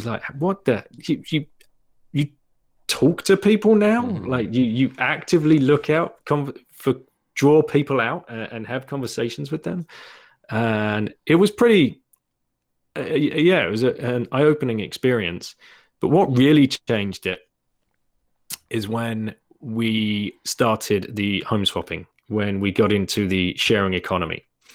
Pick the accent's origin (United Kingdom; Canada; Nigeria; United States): United Kingdom; you're a Kiwi, I'm a Brit, there's a South African guy over here